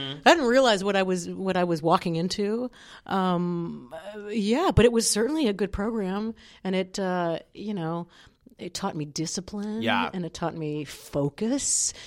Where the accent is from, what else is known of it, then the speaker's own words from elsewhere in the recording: Virginia, United States; Well, you know, I'm from Virginia, and he's Virginia based